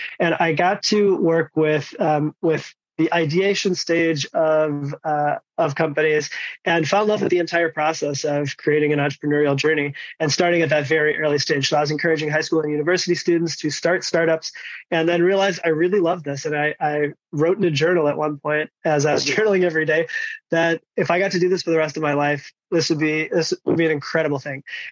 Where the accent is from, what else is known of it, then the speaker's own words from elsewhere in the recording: Chicago, Illinois, United States; moved away as an adult; now in Luxembourg; I am from Chicago in the US, if you couldn't tell by my giveaway accent, but moved here to Europe about 5 years ago